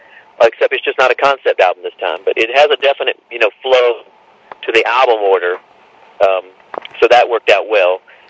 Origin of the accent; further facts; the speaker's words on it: South Carolina, United States; I mean, you know, I'm from South Carolina.